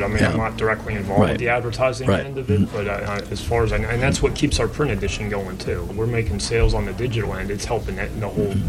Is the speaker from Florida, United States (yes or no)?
no; New Jersey, United States; You, I grew up in New Jersey. That was still 3 hours from here.